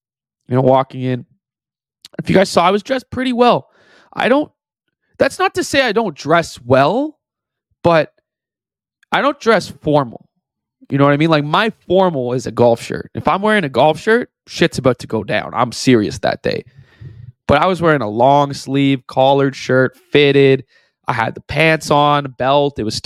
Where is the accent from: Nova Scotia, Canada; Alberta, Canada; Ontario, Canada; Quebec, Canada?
Ontario, Canada; Toronto; I'm from Toronto.